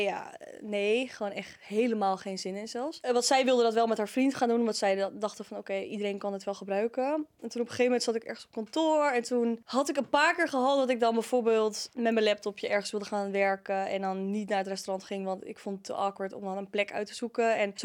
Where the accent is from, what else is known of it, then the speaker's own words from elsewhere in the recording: Heemskerk, North Holland, Netherlands; also born or lived in Heerhugowaard; Oh ja, ik uit Heemskerk. Dat ligt nogal redelijk dichtbij, ja.